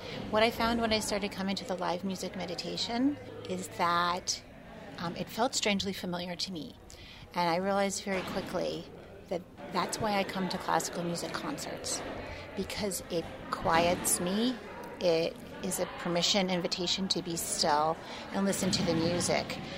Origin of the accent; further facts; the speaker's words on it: Princeton, New Jersey, United States; I grew up in Princeton, and now I work at Princeton.